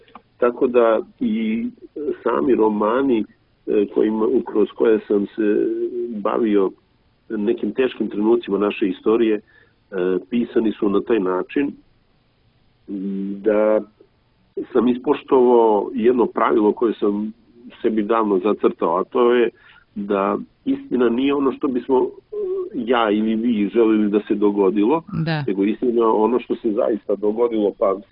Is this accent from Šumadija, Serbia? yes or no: yes; Kragujevac, Šumadija, Serbia; ja sam čovek iz Kragujevca